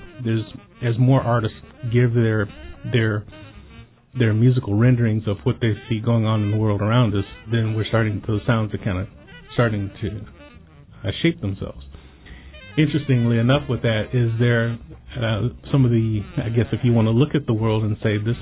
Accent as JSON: {"language": "English", "region": "East Coast", "country": "United States", "said": "And the only reason I make that distinction is because I'm primarily from the East Coast."}